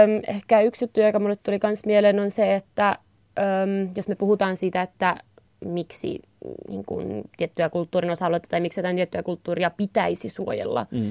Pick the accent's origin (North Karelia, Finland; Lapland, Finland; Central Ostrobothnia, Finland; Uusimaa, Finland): Lapland, Finland; Inari; ja mä oon Inarista, niin mä käytän niin kun sitä niin kutsuttua Utsjoen pukua, että se on mun suvun puku